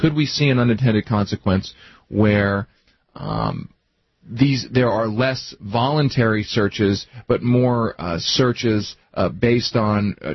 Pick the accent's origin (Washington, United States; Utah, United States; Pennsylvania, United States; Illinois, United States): Pennsylvania, United States; I grew up in Pennsylvania